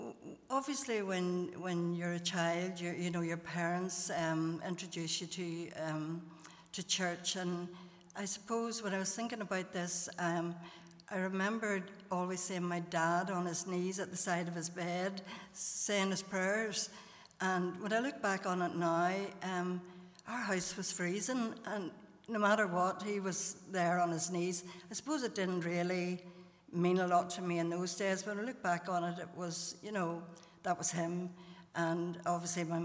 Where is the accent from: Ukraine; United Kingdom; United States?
United Kingdom; Belfast, Northern Ireland; I was born in Belfast and brought up in Mount Marion area, quite close to here. I went to Craigie Primary School and to Knockbreda High School. My family attended St. Jude's Church